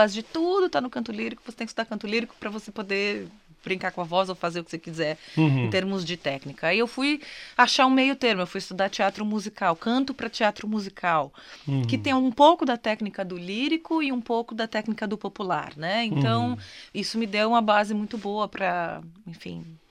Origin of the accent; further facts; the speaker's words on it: Santos, São Paulo, Brazil; now in São Paulo, Brazil; Eu sou eu nasci em Santos. Minha família é do Rio, mas eu morei em Santos a vida toda. E com uns 16, 17 anos eu fui morar em São Paulo.